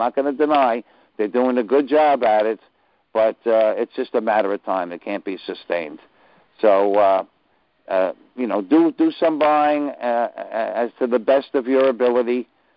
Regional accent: New York, United States; I'm from New York, so I got a big mouth. I can't shut up.

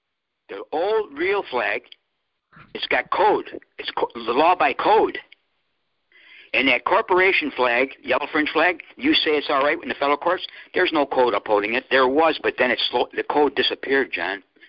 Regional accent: New York, United States; now in Jacksonville, United States; I go to the senior center down here in Jacksonville every day. I'm from New York. I wish I was back up there.

